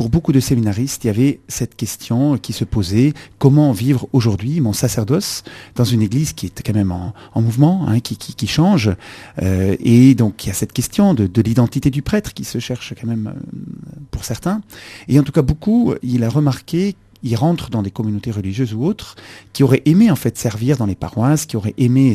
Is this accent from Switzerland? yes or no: yes; Switzerland; Alors absolument pas, je viens de Suisse.